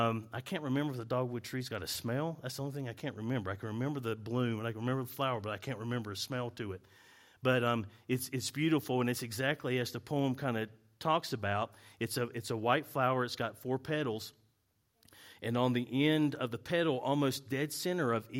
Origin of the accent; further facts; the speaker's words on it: North Carolina, United States; I have mentioned in the past that I'm from North Carolina. So one of the things that I remember from my childhood of being in North Carolina is a particular tree that we have there.